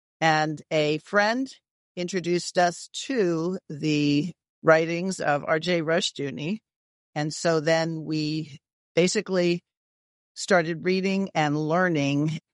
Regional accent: New York City, New York, United States; So I was raised on the East Coast in New York City. We're just outside New York City.

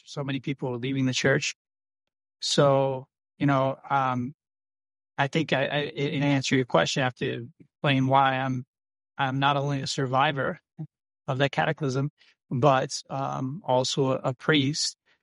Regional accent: Louisville, Kentucky, United States; Chris, well, I grew up Catholic in Louisville, Kentucky. I'm from Louisville, and I am a Gen Xer. I'm 50 years old, born in 1976.

